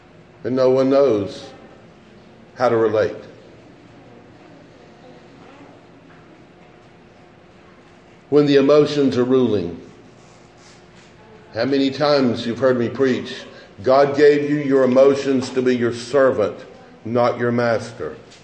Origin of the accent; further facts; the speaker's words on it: Georgia, United States; I don't know about California and the other places because I'm from Georgia, but Six Flags over Georgia had the Scream Machine when I was a kid.